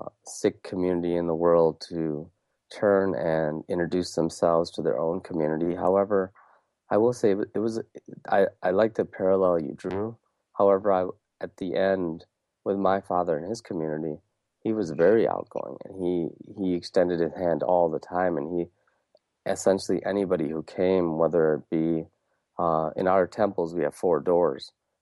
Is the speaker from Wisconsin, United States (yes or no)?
yes; Wisconsin, United States; also born or lived in India; growing up in Wisconsin, being born in India